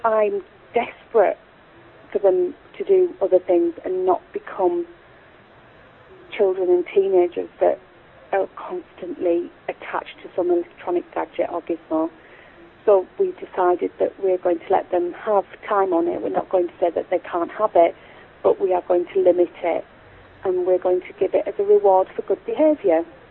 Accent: Yorkshire and the Humber, United Kingdom; And we relocated from Berkshire in England back to the northeast of England, to North Yorkshire, where we're from

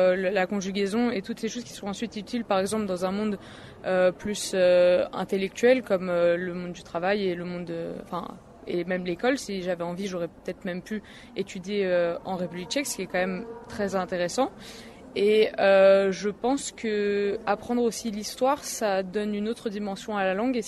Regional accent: France; also born or lived in Czechia; je ne dis jamais français ou tchèque, je dis souvent je suis française et tchèque

